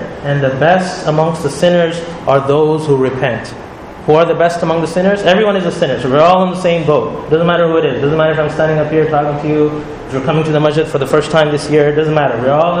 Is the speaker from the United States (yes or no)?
no; Montreal, Quebec, Canada; You know, I'm from Montreal, so I can crack a joke about Montreal.